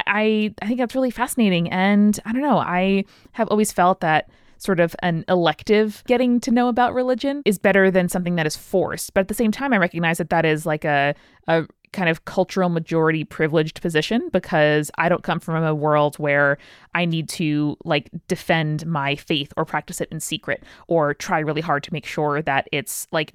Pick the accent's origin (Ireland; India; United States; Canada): Ireland; I'm Irish American, grown up in Ireland, and I don't have a ton of family left there.